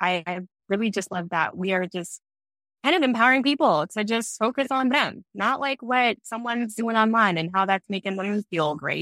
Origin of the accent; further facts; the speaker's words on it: Ghana; And I'm from Ghana. So we call it pear in Ghana